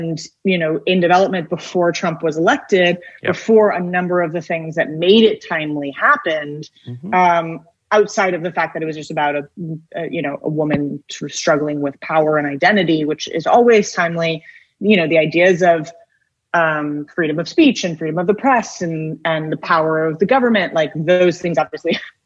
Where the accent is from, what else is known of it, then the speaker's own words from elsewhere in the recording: New York City, New York, United States; as a New Yorker, I found that episode so jarring.